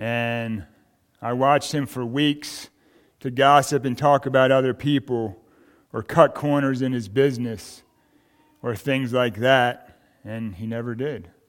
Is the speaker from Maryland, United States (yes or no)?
yes; Baltimore, Maryland, United States; I was raised in Baltimore in the Catholic religion.